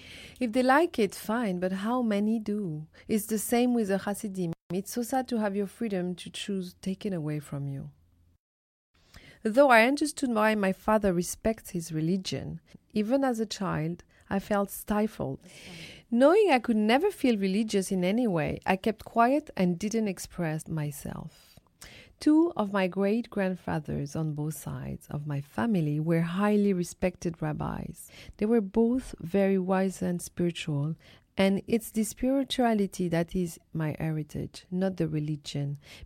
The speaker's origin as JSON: {"language": "English", "town": "Casablanca", "region": "Casablanca-Settat", "country": "Morocco", "tie": "born or raised there", "said": "Yet, as I was growing up in Casablanca, I was obsessed by the idea of Paris. Paris meant social progress to me. In Morocco, everything we'd aspire to was French."}